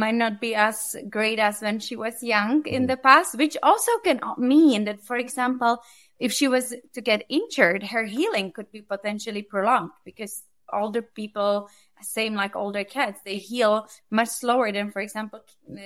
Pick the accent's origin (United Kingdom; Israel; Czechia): Czechia; I'm actually originally from Europe, a small country called Czech Republic.